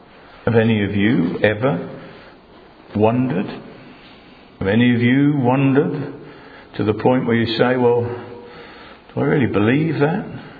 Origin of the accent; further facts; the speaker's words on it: England, United Kingdom; I'm not English for nothing.